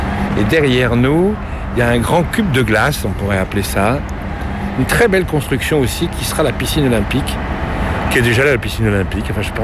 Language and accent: French; France; Nous, on est français.